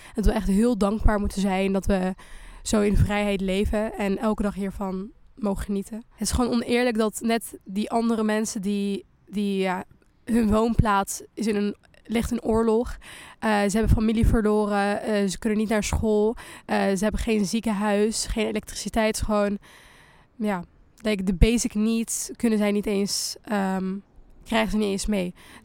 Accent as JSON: {"language": "Dutch", "country": "Syria", "moved": "yes", "lives_now": "Netherlands", "said": "Ik kom zelf uit Syrië. En ik woon al gelukkig 8,5 jaar hier in Nederland. Maar al mijn familie woont nog steeds in Syrië."}